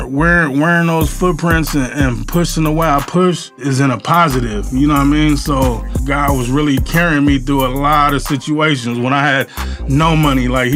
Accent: San Diego, California, United States; Southeast San Diego, Skyline area.

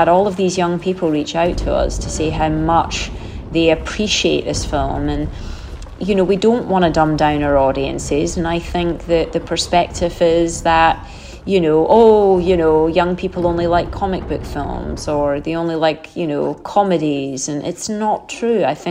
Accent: United Kingdom; as a Brit

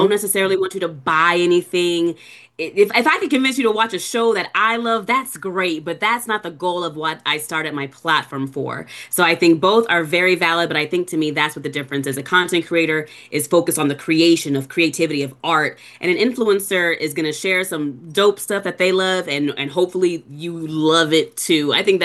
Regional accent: San Diego, California, United States; growing up in Encanto, it being a diverse area, for me, there weren't a whole lot of people to share my love of fandom with. As a matter of fact, growing up, you know, Black in San Diego

